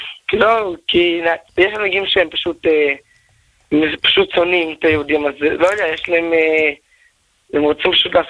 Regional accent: Beitar Illit, Judea and Samaria Area, Israel; אני מביתר.

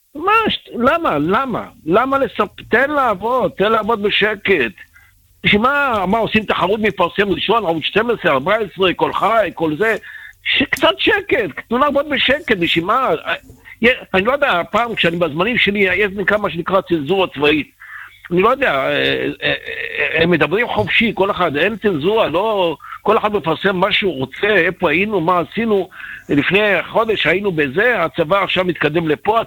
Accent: Netanya, Central District, Israel

